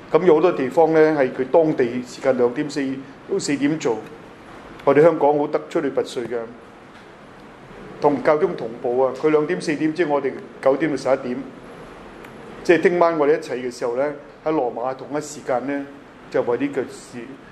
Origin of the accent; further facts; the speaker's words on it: China; 我即係大聲解嗌話我從中國嚟啫